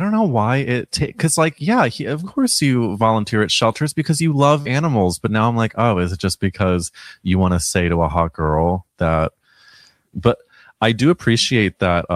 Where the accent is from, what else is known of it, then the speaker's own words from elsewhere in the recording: Missouri, United States; I went to NYU, where I'm from Missouri, so I didn't know any of this.